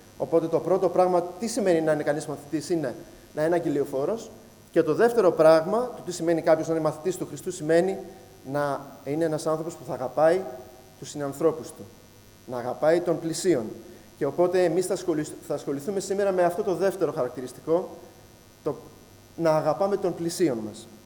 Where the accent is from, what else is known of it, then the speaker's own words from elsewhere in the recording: Lamia, Central Greece, Greece; κατάγομαι από τη Λαμία